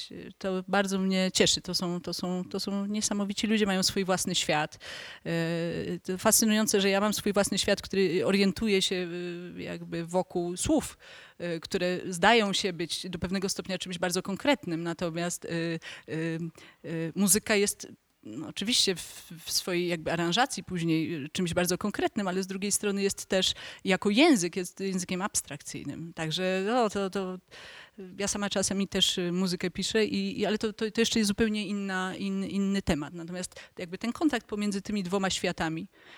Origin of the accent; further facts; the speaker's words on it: Warsaw, Masovian Voivodeship, Poland; born there; moved away as an adult; now in Kraków, Poland; Urodziłam się w Warszawie i przyjechałam na studia do Krakowa.